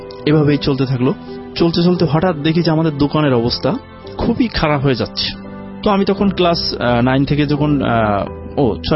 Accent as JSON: {"language": "Bangla", "town": "Satkhira", "region": "Khulna Division", "country": "Bangladesh", "said": "জি আমি সাতক্ষীরা থেকে আসছি … আপনাকে কে বলছে?"}